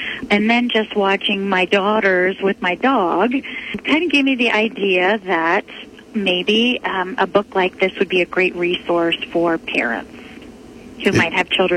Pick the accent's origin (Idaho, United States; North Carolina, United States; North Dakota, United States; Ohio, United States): Ohio, United States; Columbus; I am from the Midwest. I currently live in Ohio, and I was born and raised in the Columbus area.